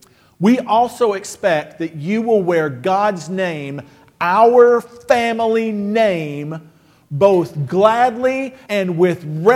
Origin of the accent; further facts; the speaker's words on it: Texas, United States; I told you I was from Texas.